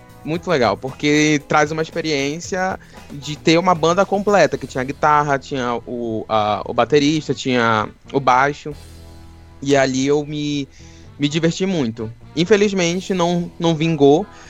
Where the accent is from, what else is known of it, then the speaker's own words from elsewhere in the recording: Manaus, Amazonas, Brazil; nós somos de Manaus, Amazonas